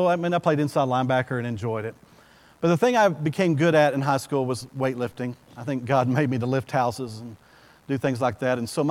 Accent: Bowie, Texas, United States; You got to go to Bowie in my hometown, and Brother Clark has seen it.

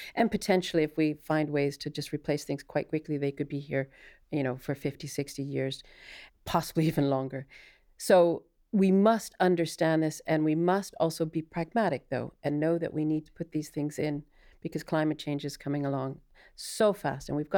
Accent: Yap, Micronesia; I grew up in a tiny little island called Yap near the Philippines. It's actually along the Marianas Trench. So one side of the island is the Marianas Trench.

